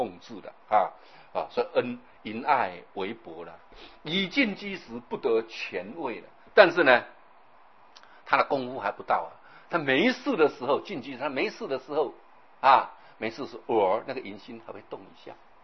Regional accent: China; 所以你看我们中国人啊，他有一套理论很好啊。

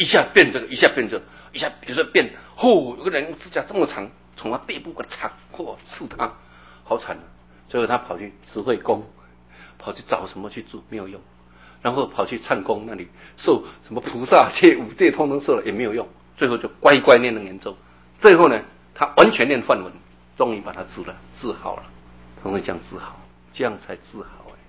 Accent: Luodong, Yilan County, Taiwan; 因为我很少回我们的家乡，你看他回到我们罗东去种兰花啊

